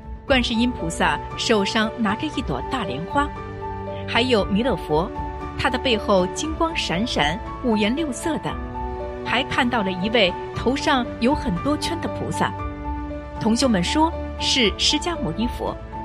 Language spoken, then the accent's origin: Chinese; Heilongjiang, China; 我是黑龙江的